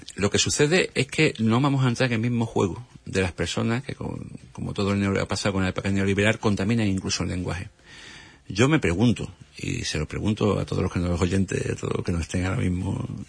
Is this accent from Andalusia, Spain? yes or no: yes; Andalusia, Spain; A mí como andaluz me da auténtica vergüenza